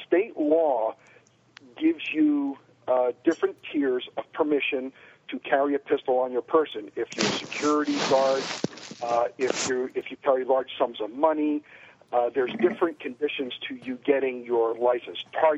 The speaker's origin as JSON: {"language": "English", "region": "New York", "country": "United States", "said": "I'm like, and I'm a New Yorker where you just don't do that."}